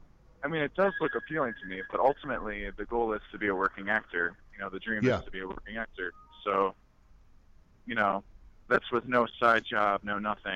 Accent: Cleveland, Ohio, United States; Well, I mean, it's different because I'm from Cleveland, Ohio, so minimum wage is much lower in Cleveland than it is in New York.

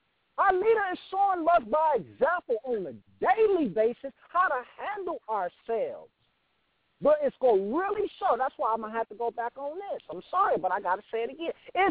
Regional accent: Detroit, Michigan, United States; now in Arizona, United States; And I'm from Detroit, so I know what that cold feel like. It didn't snow here last year. And I'm in Arizona.

